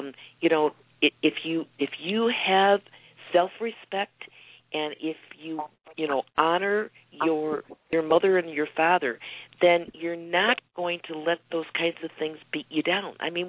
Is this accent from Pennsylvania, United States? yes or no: no; Chicago, Illinois, United States; because we grew up in Chicago. Chicago is a tough city, and there's lots of opportunities, you know, to go into a gang